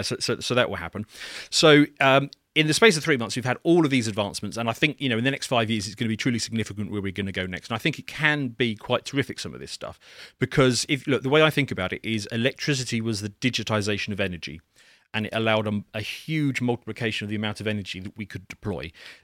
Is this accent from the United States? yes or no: no; United Kingdom; being British, we tend to regard anything that's British or American or Canadian or maybe Australian, they've got funny accents